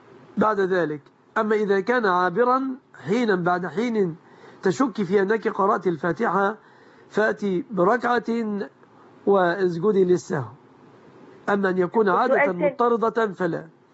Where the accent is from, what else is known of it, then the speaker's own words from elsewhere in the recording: Egypt; أن يحفظ بلادنا مصر آمنة مطمئنة